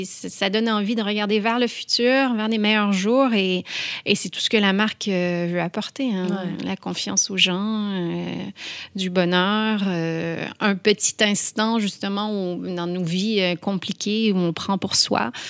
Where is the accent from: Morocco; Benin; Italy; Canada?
Canada; on a un pied en France avec l'accent, vous avez bien compris, je suis canadienne.